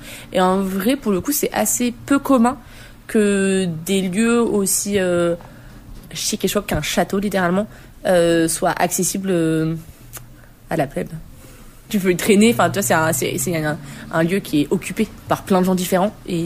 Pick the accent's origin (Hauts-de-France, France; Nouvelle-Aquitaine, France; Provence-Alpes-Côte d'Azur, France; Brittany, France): Nouvelle-Aquitaine, France; now in Caen, France; le futur, il est en Normandie parce que je viens de Dordogne à la base. Il fait beaucoup trop chaud pour moi. Je suis franco-irlandaise